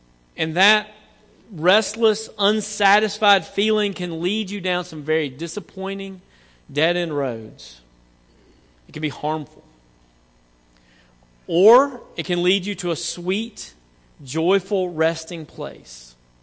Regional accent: the South, United States; accent: Southern; they just wanted me to hear me say Jesus in my southern accent.

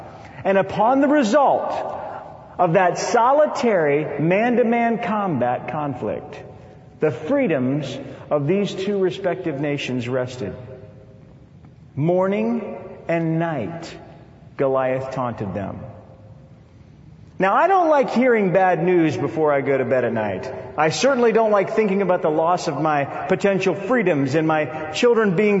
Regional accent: Colorado, United States; I'm from Colorado, that's how we roll it out there.

